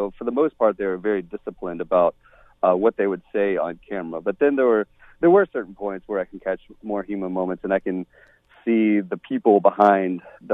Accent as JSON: {"language": "English", "region": "the South", "country": "United States", "tie": "born or raised there", "said": "I come from the South and I grew up in a very conservative area"}